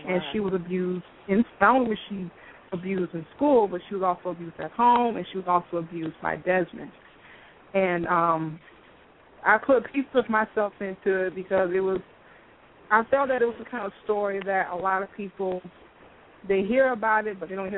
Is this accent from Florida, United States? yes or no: yes; Miami, Florida, United States; now in Atlanta, United States; Well, I am originally from South Florida. I'm from Miami, and I relocated to Atlanta 4 months ago, and I like it here thus far.